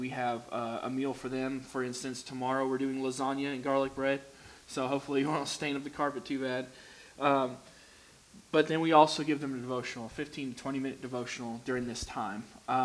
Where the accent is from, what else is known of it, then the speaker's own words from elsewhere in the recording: Texas, United States; also born or lived in New York; now in Arkansas, United States; I've been here in Arkansas for about 2 years now. I'm originally from Texas. I was born in New York. I moved around a bunch. No, I'm not a military brat.